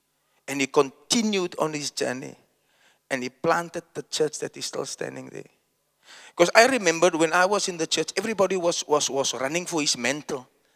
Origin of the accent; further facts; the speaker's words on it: Uitsig, Western Cape, South Africa; born there; He came to Uitzig. I was born in Uitzig.